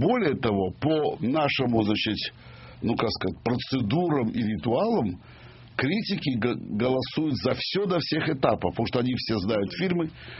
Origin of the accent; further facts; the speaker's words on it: Baku, Azerbaijan; неважно, из Туркмении, с которыми я дружу, или из Грузии, которых я люблю, или из Казахстана, ну, из Баку, естественно, моя родина.